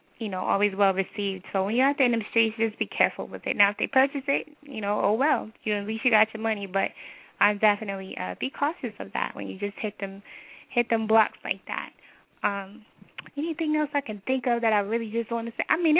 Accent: Texas, United States; It was my first year being out there, even though I'm from Texas.

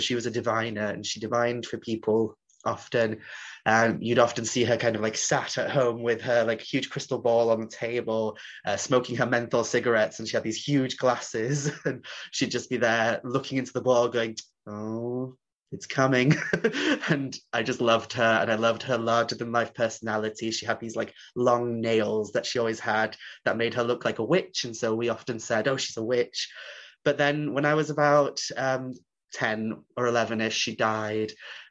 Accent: Wales, United Kingdom; I grew up on the Isle of Anglesey, Ynysmon, and I grew up in a very rural area, middle of nowhere, and it was a Welsh-speaking community, so I went to a school that only had 26 students

